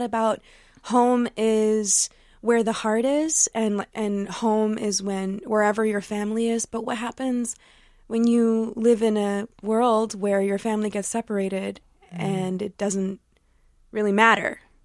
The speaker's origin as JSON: {"language": "English", "town": "McAllen", "region": "Texas", "country": "United States", "tie": "born or raised there", "said": "I grew up in Texas in a border town of McAllen, Texas. There's a lot of deportation detention centers there."}